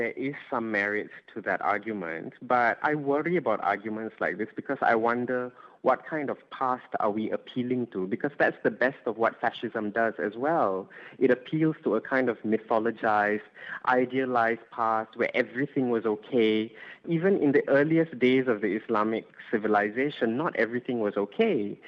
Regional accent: Malaysia; in my context as a Malaysian

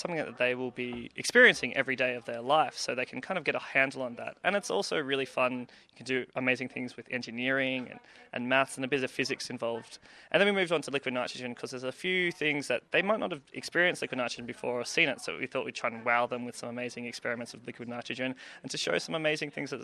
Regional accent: Canberra, Australian Capital Territory, Australia; I'm from Canberra

